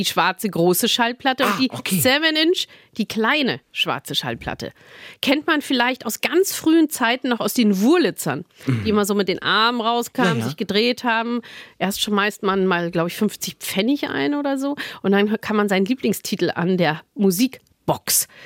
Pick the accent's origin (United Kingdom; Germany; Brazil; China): Germany; Munich, Bavaria; ich bin ein Münchner Kindl gebürtigerweise nach München gekommen und so kommt der Name zustande. Genetisch bedingt. Meine Mutter, ein Münchner Kindl, urbayerisch